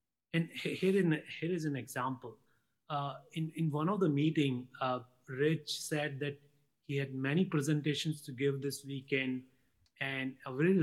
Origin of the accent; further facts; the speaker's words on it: Rajasthan, India; I'm an international student from India. I come from Rajasthan, a northwestern state in India.